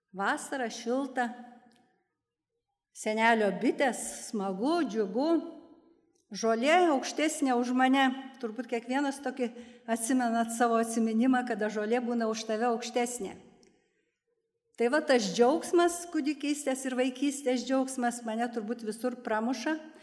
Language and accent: Lithuanian; Šiauliai, Šiauliai County, Lithuania; jis man parinko vietą Šiaulius, aš gimiau Šiauliuose ir dabar Šiauliuose gyvenu.